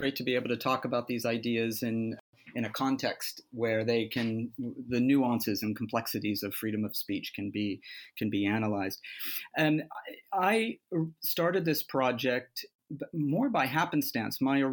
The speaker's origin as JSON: {"language": "English", "country": "United States", "said": "because as an American, I knew Thomas Paine from the context of the American Revolution"}